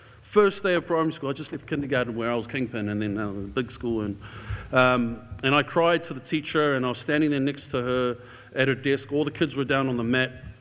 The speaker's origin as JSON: {"language": "English", "region": "Auckland", "country": "New Zealand", "tie": "born or raised there", "said": "And growing up in Auckland, growing up in the central suburbs of Auckland, I used to go to school with heaps of kids."}